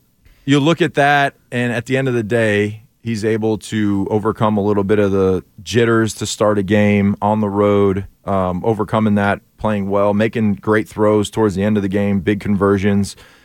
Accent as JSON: {"language": "English", "region": "Louisiana", "country": "United States", "said": "I'm from Louisiana. I'm out here just to play football."}